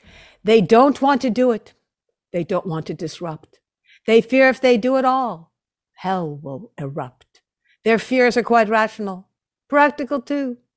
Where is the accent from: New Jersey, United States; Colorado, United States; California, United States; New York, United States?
New York, United States; Hicksville; also born or lived in Brooklyn; I'm originally from Hicksville, Long Island. I was born in Bay Ridge, Brooklyn. I should at least care a little bit given my origins.